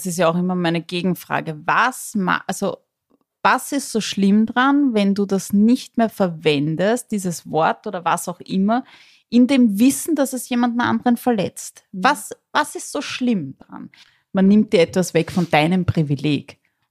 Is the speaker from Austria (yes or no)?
yes; Austria; also es ist meine Heimat, ja.